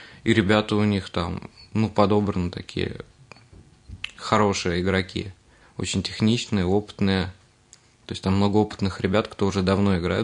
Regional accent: Sarov, Nizhny Novgorod Oblast, Russia; now in Ramenskoye, Russia; Я из города Сарова.

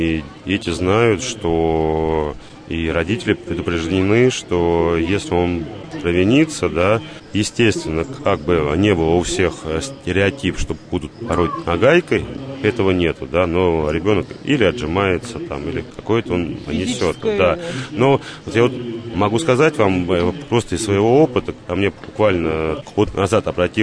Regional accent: Azov, Rostov Oblast, Russia; я вот донской казак, да, я сам родом с Азова.

